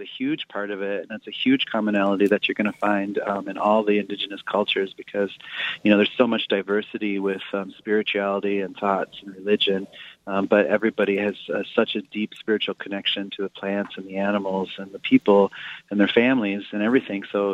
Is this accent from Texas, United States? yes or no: no; Pine Ridge, South Dakota, United States; And then growing up on Pine Ridge with the Lakota around and always having Lakota ceremony and religion and spirituality and everything